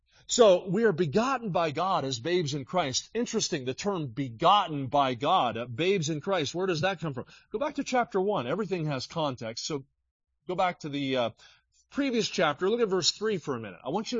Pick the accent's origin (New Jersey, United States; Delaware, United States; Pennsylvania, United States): New Jersey, United States; Sewell; I grew up in South Jersey, a little town called Sewell, S-E-W-E-L-L, Sewell. It's 20 minutes southeast of Philadelphia. It was a real rural town. In fact, our town had 2,000 people at the time, no stoplight.